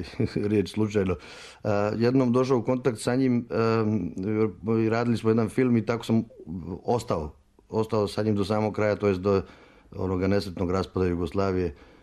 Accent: Banja Luka, Republika Srpska, Bosnia & Herzegovina; born there; ja sam rođen u Banja Luci

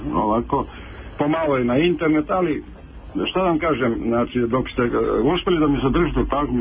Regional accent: Belgrade, Serbia; Ja sam iz Beograda.

